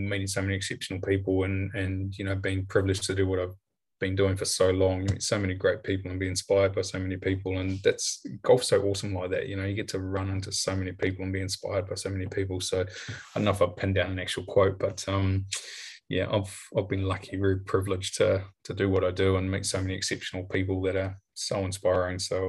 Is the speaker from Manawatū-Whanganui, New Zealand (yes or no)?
yes; Manawatū-Whanganui, New Zealand; I love my hometown course of the Manawatu Golf Club